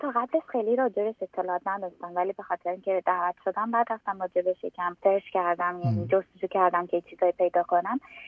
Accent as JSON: {"language": "Persian", "country": "Iran", "moved": "yes", "said": "من از ایران آمدم و اینجا میخوام کلاسیکال سینگر باشم"}